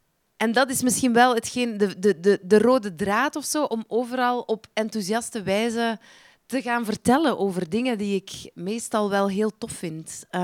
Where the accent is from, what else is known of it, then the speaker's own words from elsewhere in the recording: Exaarde, East Flanders, Belgium; Ik woonde in een klein dorp. Ik ben opgegroeid in Exaarde. Dat is ver van hier, jongens. Dat is Oost-Vlaanderen, een deelgemeente van Lokeren. Een dorp van een straat eigenlijk. Een straat en wat straten daar rond.